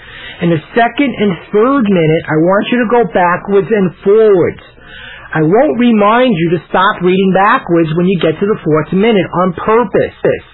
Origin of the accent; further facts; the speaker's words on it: Brooklyn, New York, United States; now in Texas, United States; Now, you might be surprised, because I'm from Texas, to learn that I'm not a native. I was originally from a place called Brooklyn. It's a place internationally renowned for people with good diction and keen intellect.